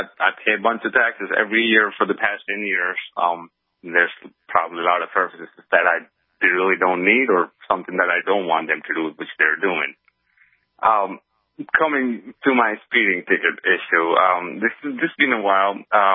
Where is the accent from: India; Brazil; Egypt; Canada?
India; now in United States; I'm an immigrant. I came over from India about 10 years ago. Currently, I have my permanent residency card, what you call the green card, for the past couple of years.